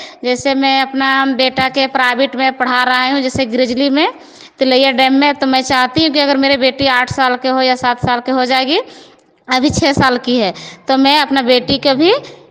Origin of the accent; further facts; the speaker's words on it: Kusana, India; और मैं कुसाना के रहने वाली हूँ